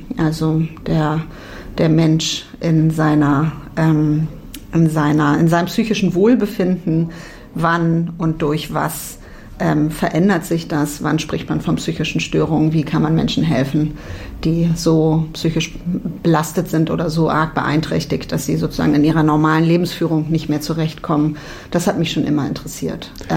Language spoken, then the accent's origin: German; Berlin, Germany; also born or lived in Hamburg / Spain; Ich bin zwar in Berlin geboren, aber ich habe mit meinen Eltern viel woanders gelebt. Ich habe ein paar Jahre in Hamburg gelebt und bin 5 Jahre meiner Kindheit in Spanien gewesen. Das heißt, ich war nicht immer in Berlin, aber habe da trotzdem dann Abitur gemacht